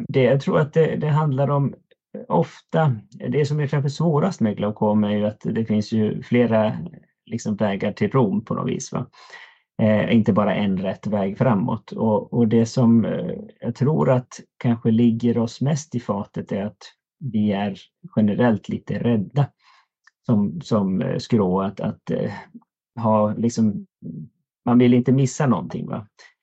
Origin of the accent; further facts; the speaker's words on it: Iceland; now in Umeå, Sweden; verksamt aktiv i Umeå, då i Västerbotten, egentligen hela min karriär, förutom lite små avhopp till Island där jag kommer ifrån, så att säga.